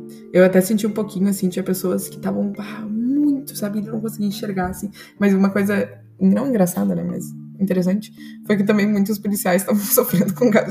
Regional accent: Brazil; E as minhas amigas aqui sempre perguntam isso, assim, quando eu falo que sou brasileira, as feministas aqui perguntam, tá, e a polícia aí, né?

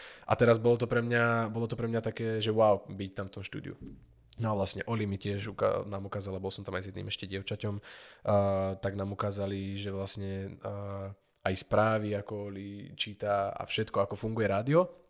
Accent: Púchov, Trenčín Region, Slovakia; ja som chalan z Puchova

